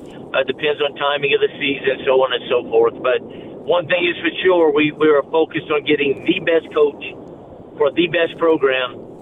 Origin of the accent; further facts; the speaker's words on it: Golden Meadow, Louisiana, United States; I'd say, Golden Meadow. They'd say, what? How in the heck does a guy from Golden Meadow get to the Federal Reserve?